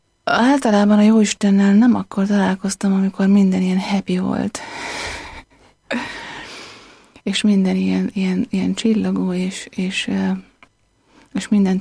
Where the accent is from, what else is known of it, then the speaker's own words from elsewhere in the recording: Érd, Pest, Hungary; Én Érden jártam egyébként. Igen. Érdről származom. Az összes iskoláimat az érettségig Érden végeztem.